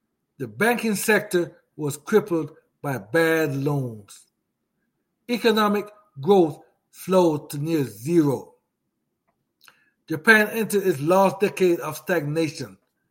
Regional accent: Jamaica; because right now, I see I'm from Jamaica

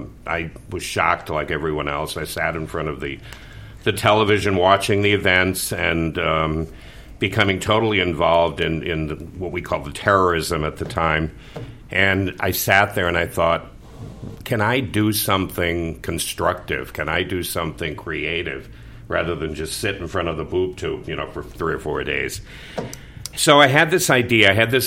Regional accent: Holyoke, Massachusetts, United States; born there; I was born in Holyoke, Massachusetts, so you can definitely hear that.

